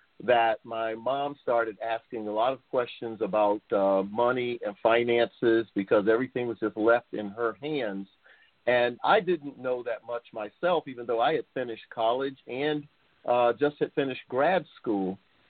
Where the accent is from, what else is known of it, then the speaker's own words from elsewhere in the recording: North Carolina, United States; Sure. I grew up in North Carolina and was raised in a household of educators.